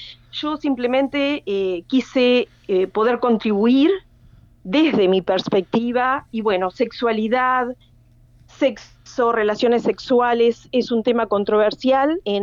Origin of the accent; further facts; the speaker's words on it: Uruguay; moved away as an adult; yo soy uruguaya, nací aquí, me eduqué en el colegio armenio y hace más de 20 años que estoy en el exterior, donde hice una maestría.